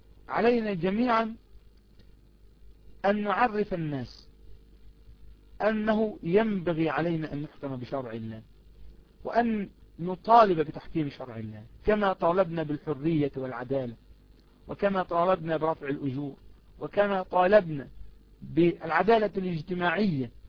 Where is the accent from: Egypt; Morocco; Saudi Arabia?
Egypt; فبعض المرشحين عندنا في مصر أعلن برنامجه الانتخابي